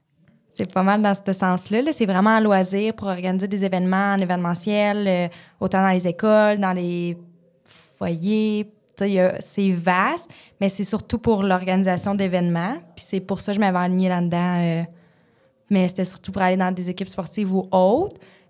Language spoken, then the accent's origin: French; Maniwaki, Quebec, Canada; De Maniwaki, okay, okay. Né à Maniwaki.